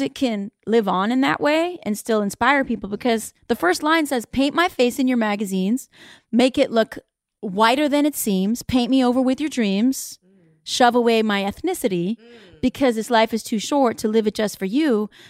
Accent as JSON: {"language": "English", "country": "Canada", "tie": "born there", "said": "You know, my parents are immigrants. Mm-hmm. I was born in Canada."}